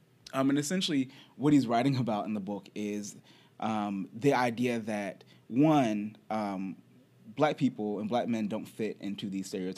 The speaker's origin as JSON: {"language": "English", "town": "Charlotte", "region": "Virginia", "country": "United States", "tie": "born or raised there", "said": "So I grew up in Charlotte, Virginia. and there's just, like, there are not that many people of color there."}